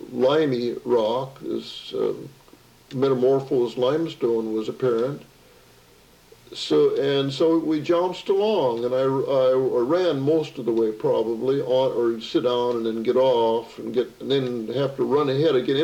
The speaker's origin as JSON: {"language": "English", "region": "Kansas", "country": "United States", "tie": "born there", "said": "And I was born in Kansas, in north central Kansas, and I believe that it seemed like I was getting home."}